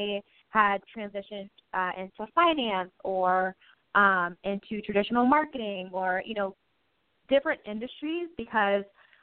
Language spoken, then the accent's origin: English; Columbus, Ohio, United States; So I'm actually from Columbus, Ohio. And I went to the University of Cincinnati for undergrad.